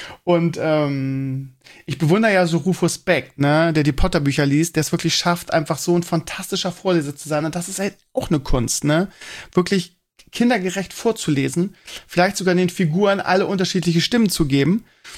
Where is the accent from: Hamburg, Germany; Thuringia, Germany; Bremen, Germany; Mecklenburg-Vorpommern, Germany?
Bremen, Germany; ich kannte die als Bremer vorher nicht